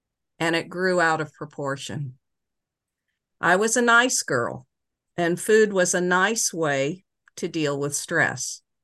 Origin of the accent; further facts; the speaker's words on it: California, United States; I grew up in California in a bikini on the beach.